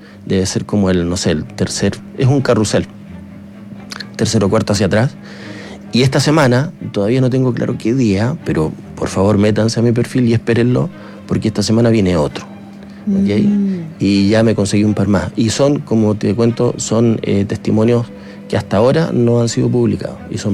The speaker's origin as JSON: {"language": "Spanish", "region": "Magallanes", "country": "Chile"}